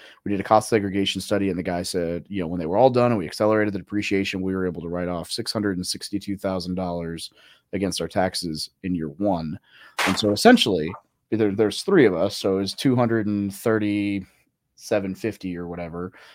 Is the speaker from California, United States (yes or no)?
no; Arkansas, United States; Little Rock, Arkansas. Well, not Little even. Rock, little town that had a stop sign outside of Little Rock, Arkansas.